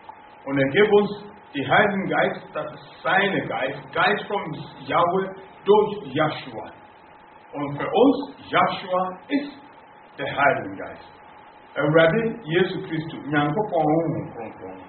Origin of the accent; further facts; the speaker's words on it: Ghana; ich komme aus Ghana und in Ghana die Hauptsprache außer dem offiziellen Englisch ist Chi.